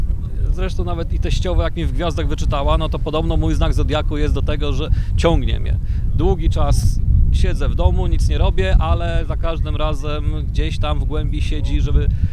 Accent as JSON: {"language": "Polish", "town": "Gdańsk", "region": "Pomeranian Voivodeship", "country": "Poland", "said": "pochodzę z Gdańska."}